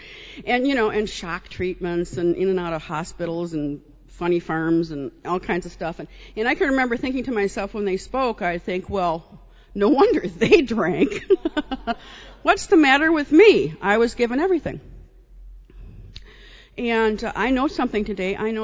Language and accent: English; Minnesota, United States; I'm from Minnesota. We say hi a lot.